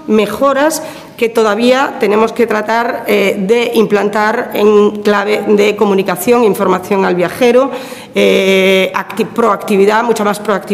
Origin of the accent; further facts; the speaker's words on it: Galicia, Spain; yo soy gallega